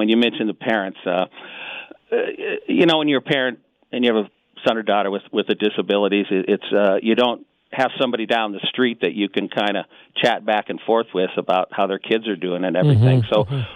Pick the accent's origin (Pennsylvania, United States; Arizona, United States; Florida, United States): Arizona, United States; Tucson; And I grew up here in Tucson